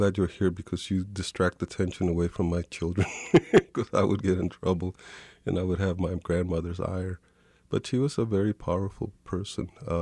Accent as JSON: {"language": "English", "town": "Kansas City", "region": "Missouri", "country": "United States", "tie": "born or raised there", "said": "when I'm gone from Kansas City, I don't miss it. I don't long for it."}